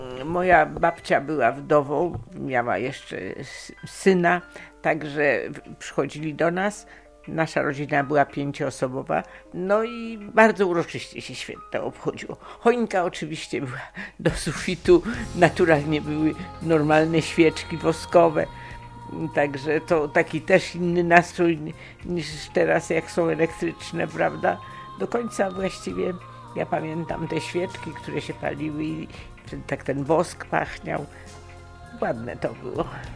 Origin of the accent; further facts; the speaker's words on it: Gniezno, Greater Poland Voivodeship, Poland; born there; moved away; Urodziłam się w Gnieźnie i z Gniezna zostałam wysiedlona.